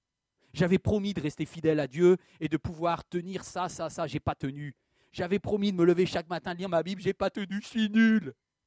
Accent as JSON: {"language": "French", "town": "Plounévezel", "region": "Brittany", "country": "France", "tie": "born or raised there", "also_born_or_lived": "Carhaix-Plouguer", "moved": "as an adult", "said": "Moi, j'ai quitté la Bretagne. Je suis né à Carré-Plouguer au milieu des vaches. Il n'y a pas d'université à Carré. Là où j'habitais, c'était Plounévezel au lieu dit Quatilouarn, le bois du renard."}